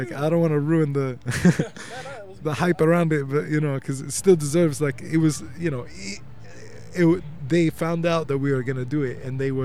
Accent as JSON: {"language": "English", "town": "Washington", "region": "District of Columbia", "country": "United States", "tie": "born or raised there", "said": "I was born and raised and based in Washington, D.C. So I came from a background of a Palestinian family that was very tightly knit with the Black Panther community in the States."}